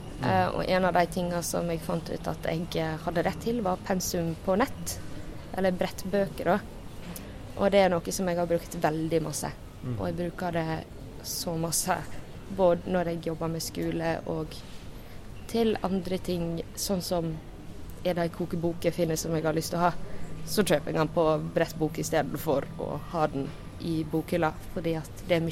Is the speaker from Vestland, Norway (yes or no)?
yes; Jølster, Vestland, Norway; Jeg fra Jølster. Det en liten plass I Sunnfjord, altså midt I Sognefjordene.